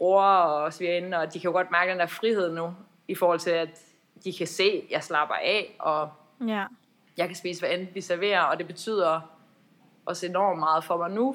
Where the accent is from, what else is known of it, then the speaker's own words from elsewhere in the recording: Iran; Danish is a second language; now in Denmark; fordi jeg kommer fra Iran, og der er en helt anden kultur omkring